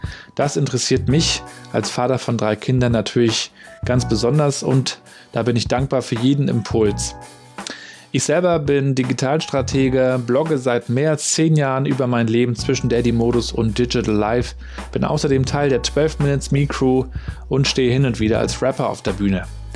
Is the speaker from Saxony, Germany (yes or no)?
no; Rostock, Mecklenburg-Vorpommern, Germany; Ich bin ja Rostocker und habe eine Zeit lang in Hamburg gelebt, weil so wie das bei vielen Rostockern ist, da will man irgendwann mal raus und irgendwann mal in die Großstadt und den Horizont erweitern